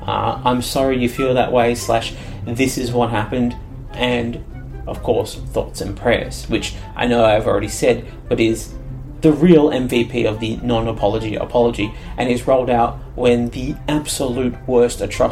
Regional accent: Australia; Taking my home country of Australia as an example, we've been suffering some pretty obvious and extreme impacts of climate change

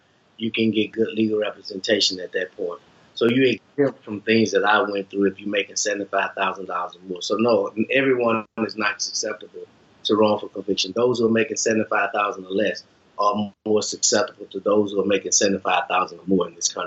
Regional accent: Texas, United States; occurred in the small town, Burleson County, which was like 35 miles away from my hometown.

